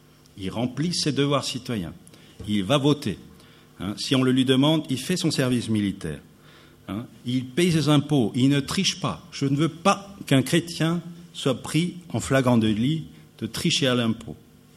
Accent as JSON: {"language": "French", "country": "France", "said": "Chez nous, en France, cette tentation n'existe pas."}